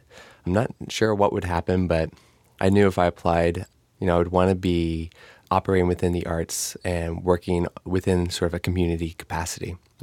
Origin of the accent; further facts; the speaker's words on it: Midwest, United States; also born or lived in New York City / Kansas; Well, I grew up in the Midwest. I have several siblings who also dance, an older brother and a younger sister. Before I was in Kansas, I moved to New York City.